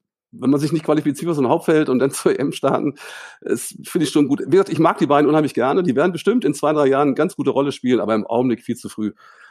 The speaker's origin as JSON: {"language": "German", "town": "Hildesheim", "region": "Lower Saxony", "country": "Germany", "tie": "born or raised there", "said": "Ich bin in Hildesheim aufgewachsen und Hildesheim ist eine Handballhochburg"}